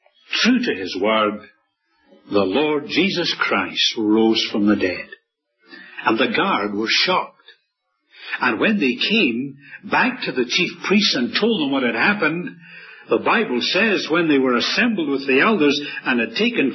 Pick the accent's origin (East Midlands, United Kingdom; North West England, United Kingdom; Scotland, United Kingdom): Scotland, United Kingdom; I'm not from Missouri, but I'm a Scot